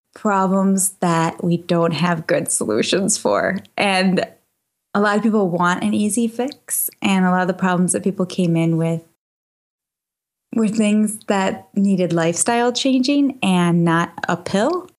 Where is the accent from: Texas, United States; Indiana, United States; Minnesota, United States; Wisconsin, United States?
Minnesota, United States; I'm from Minnesota.